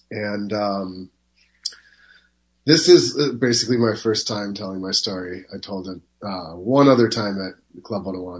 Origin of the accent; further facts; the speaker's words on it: Milwaukee, Wisconsin, United States; born there; I was born on February 15th, 1984, in Milwaukee, Wisconsin, and I was the first of two boys.